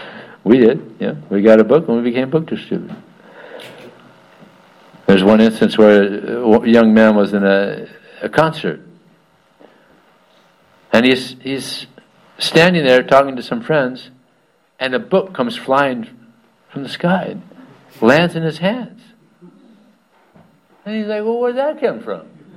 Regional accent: Colombia; I'm from Colombia, so he took that.

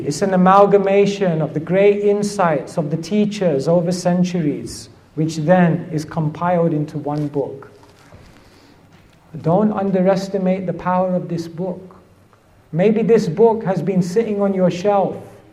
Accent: Wembley, London, United Kingdom; I grew up in Wembley.

